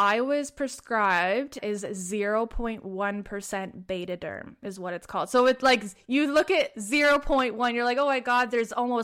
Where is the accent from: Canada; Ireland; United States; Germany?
Canada; Prince Edward Island; I am from Prince Edward Island, Canada.